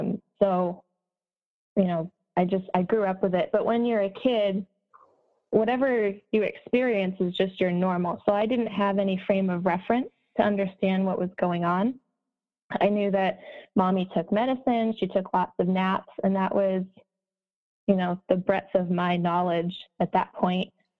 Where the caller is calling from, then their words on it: Boise, Idaho, United States; I live in Boise, Idaho.